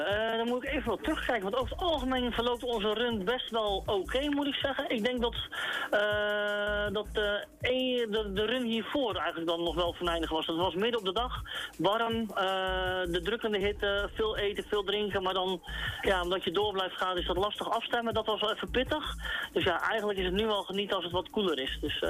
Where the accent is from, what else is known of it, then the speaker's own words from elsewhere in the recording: Rotterdam, South Holland, Netherlands; wij zijn afkomstig uit Rotterdam. Dus ja, als je dan naar je eigen stad terug mag lopen